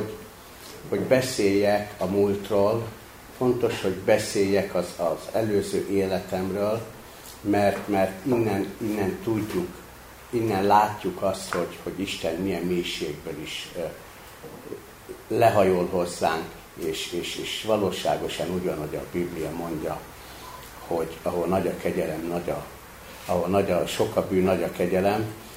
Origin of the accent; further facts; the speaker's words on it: Budapest, Hungary; ők is Budapestről jöttem.